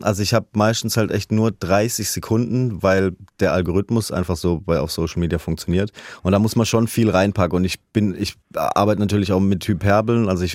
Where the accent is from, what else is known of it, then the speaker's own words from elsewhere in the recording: Haslach im Kinzigtal, Baden-Württemberg, Germany; ich komme ja aus Hasler im Kinzigtal, das ist ja tief im Schwarzwald